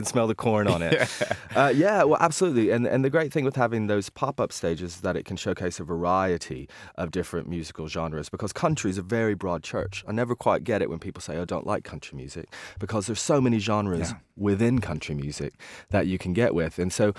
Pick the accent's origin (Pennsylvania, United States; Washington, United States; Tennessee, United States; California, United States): Tennessee, United States; Bristol; I am from Bristol, Tennessee.